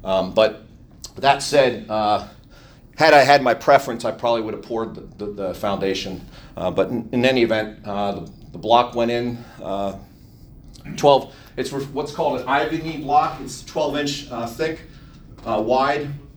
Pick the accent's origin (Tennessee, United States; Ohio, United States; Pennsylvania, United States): Ohio, United States; also born or lived in Los Angeles / New York; And then even before going to school, I grew up in Ohio.